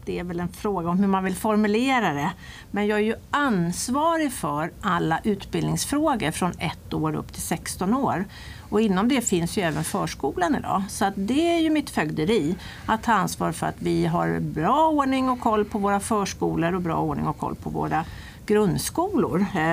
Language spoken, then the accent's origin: Swedish; Stockholm, Stockholm County, Sweden; moved away as an adult; now in Stenungsund, Sweden; Jag är född och uppvuxen i Stockholm. Jag har jobbat i Stockholms stad i 24 år.